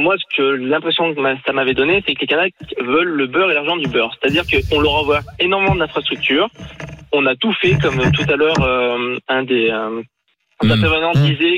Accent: Auvergne-Rhône-Alpes, France; now in New Caledonia; Alors moi, je suis Auvergnat. À la campagne, tout le monde se dit bonjour.

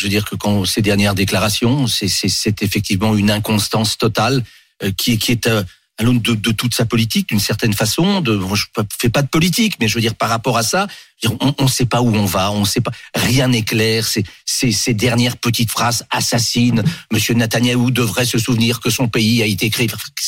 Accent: France; Je suis français. J'appartiens à une communauté qui est la communauté nationale.

